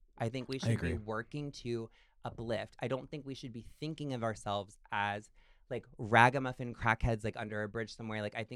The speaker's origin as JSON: {"language": "English", "region": "the South", "country": "United States", "said": "you know, I'm from the South. I'm from a church. I'm from a Assemblies of God Pentecostal church."}